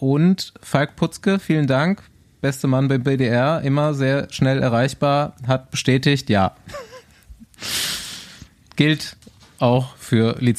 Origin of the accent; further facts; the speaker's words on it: Bavaria, Germany; Also als Unterfranke wirst du halt auch in Bayern gemobbt.